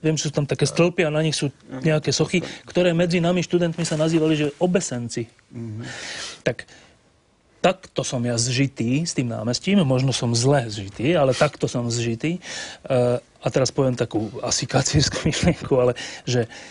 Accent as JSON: {"language": "Slovak", "town": "Bratislava", "region": "Bratislava Region", "country": "Slovakia", "tie": "born or raised there", "said": "No, tak ja som Bratislavčan, neviem, či ste vy všetci Bratislavčani, ja som Bratislavčan od malička."}